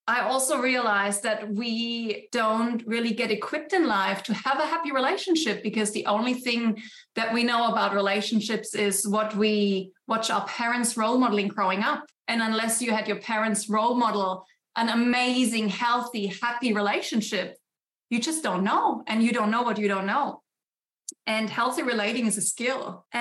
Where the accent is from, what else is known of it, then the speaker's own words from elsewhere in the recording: Germany; born and raised in Germany. So I'm German.